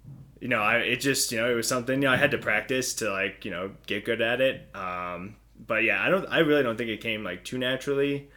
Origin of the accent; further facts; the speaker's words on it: Poughkeepsie, New York, United States; Yeah, so I grew up in Poughkeepsie, and then I went to college at RIT in Rochester, New York. So pretty much on the other, you know, upstate side of New York.